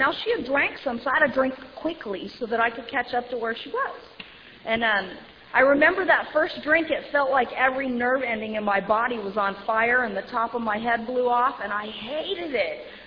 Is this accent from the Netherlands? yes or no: no; Manhattan Beach, California, United States; I was raised in Manhattan Beach